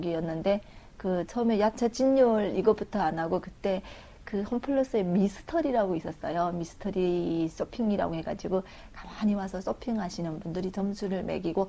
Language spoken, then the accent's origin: Korean; North Korea; now in South Korea; 이북에서 온 지 이제 한 1년도 안 됐어요.